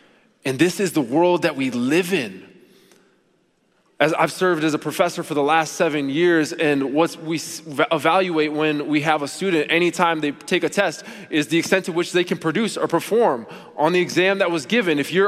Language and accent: English; Minnetonka, Minnesota, United States; I grew up in Minnetonka, and so I knew that the culture growing up